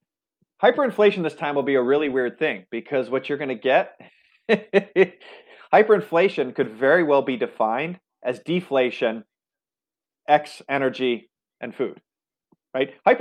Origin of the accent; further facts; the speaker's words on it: United States; I'm an American, I hold dollars.